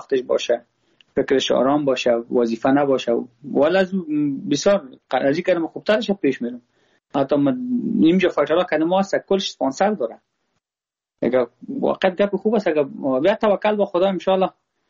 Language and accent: Persian; Afghanistan; ما خود ما افغان هستم، با ما هزاره ازبک پشتون کلش یک چشم هستن.